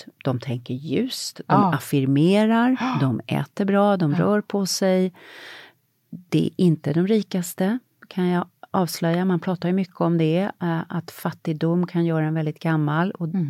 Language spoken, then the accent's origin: Swedish; Sweden; Kryddade, för jag tänkte, det är ju svenskt. Mm. Han ville ha något från mitt hemland.